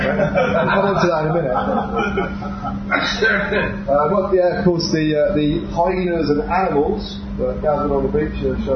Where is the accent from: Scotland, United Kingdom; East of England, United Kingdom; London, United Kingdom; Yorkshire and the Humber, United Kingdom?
East of England, United Kingdom; Well, I haven't got a white van, but I'm from Essex